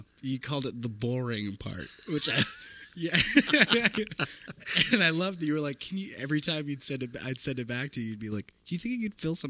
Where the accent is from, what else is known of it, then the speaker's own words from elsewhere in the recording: Connecticut, United States; And I'm from Fairfield County, Connecticut, you know. Right. So there's a town called Bridgeport there.